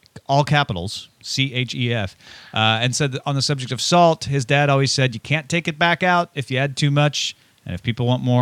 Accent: United States; I get a pass into everywhere in the United States because I'm from the United States.

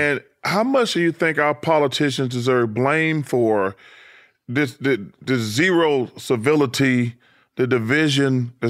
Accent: Alabama, United States; obviously I'm from Alabama

